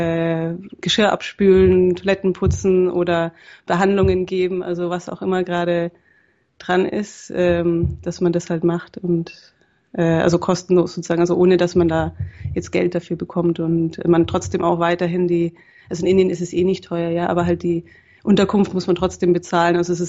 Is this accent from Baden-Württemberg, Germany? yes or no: no; Munich, Bavaria, Germany; also meine Eltern wohnen immer noch da, aber ich bin ursprünglich aus München.